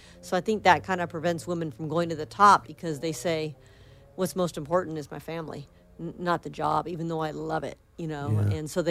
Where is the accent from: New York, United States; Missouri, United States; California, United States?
California, United States; Granada Hills; I grew up in the San Fernando Valley in Granada Hills.